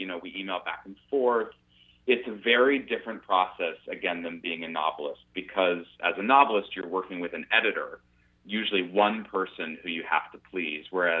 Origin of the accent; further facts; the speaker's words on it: Pittsburgh, Pennsylvania, United States; a teenage filmmaker in Pittsburgh, my hometown